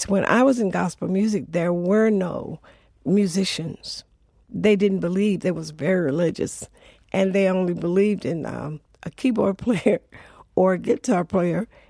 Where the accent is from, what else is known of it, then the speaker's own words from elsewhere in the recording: Alabama, United States; born there; I was born in Alabama. We had no music. We'd sit on our porch at night and she would read us the Bible.